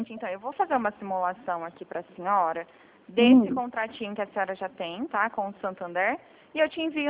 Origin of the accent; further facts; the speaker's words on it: Bebedouro, São Paulo, Brazil; É só aqui de Bebedouro